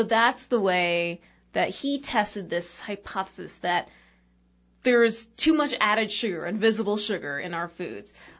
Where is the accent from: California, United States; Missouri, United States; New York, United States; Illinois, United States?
New York, United States; And I come from New York, so the comparison here, I'm not used to cheap vegetables.